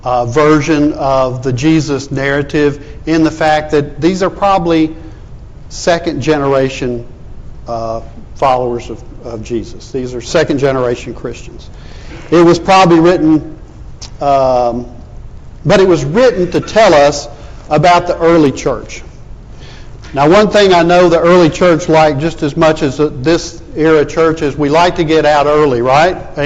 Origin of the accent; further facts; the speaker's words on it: Madison, United States; My faith was different from others I grew up with in Madison.